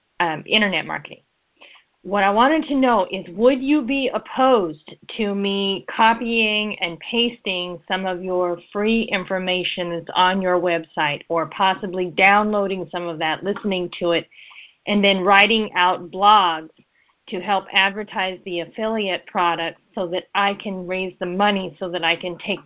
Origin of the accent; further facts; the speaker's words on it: Billings, Montana, United States; I'm originally from Billings, Montana, and I knew I wanted to teach your programs